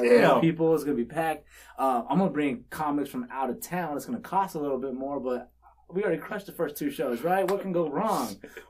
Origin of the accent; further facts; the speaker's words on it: Albuquerque, New Mexico, United States; I'm from Albuquerque, so so I went from Albuquerque to San Antonio, and I was in San Antonio for about 3 years.